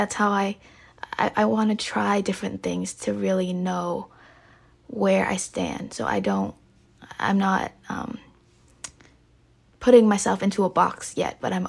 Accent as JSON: {"language": "English", "country": "Vietnam", "tie": "born or raised there", "second_language": "English", "said": "I grew up in Vietnam, which is a communist slash socialist, not very sure, country. And all of a sudden, I'm now in a democracy."}